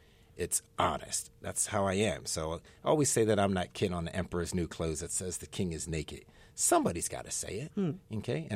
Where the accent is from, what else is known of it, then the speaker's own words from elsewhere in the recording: East Coast, United States; And, you know, I'm from the East Coast, and I think you come from being direct.